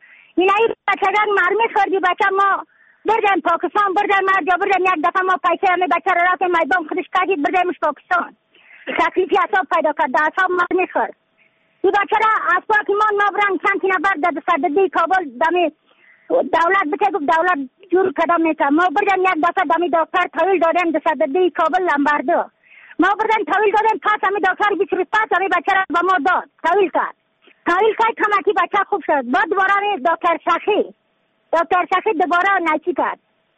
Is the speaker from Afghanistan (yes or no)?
yes; Yaftal-e Payin, Badakhshan, Afghanistan; از بدخشان هستم، مرکز بدخشان ولسوالی یفتلی پایان قیره وینگ.